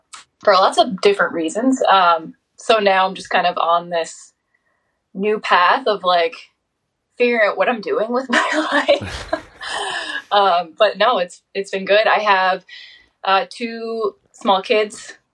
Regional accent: Nova Scotia, Canada; I am from Cape Breton. I was born here, raised here.

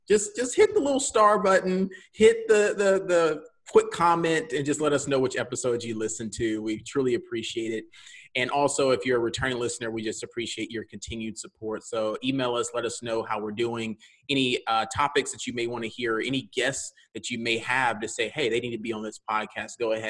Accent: Alabama, United States; Well, maybe not in my personal opinion because I'm from Alabama, but the great state of Louisiana, okay?

